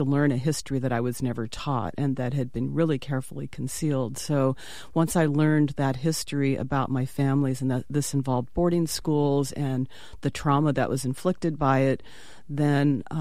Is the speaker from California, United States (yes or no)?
yes; Los Angeles, California, United States; And so I grew up in Los Angeles as part of, in a really, really diverse community in East Los Angeles, actually.